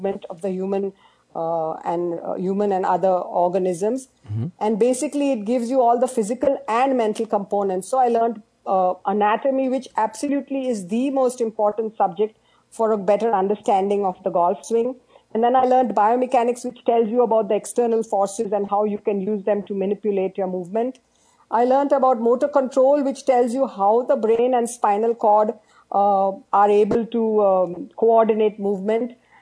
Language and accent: English; Mumbai, Maharashtra, India; I grew up in Mumbai at a time when any golf lessons you had were from like little boys that were caddy boys from the slums around the golf course